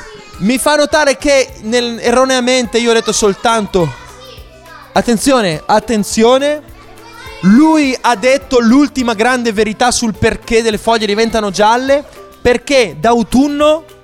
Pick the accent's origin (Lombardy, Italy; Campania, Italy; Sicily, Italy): Lombardy, Italy; io vengo dalla Brianza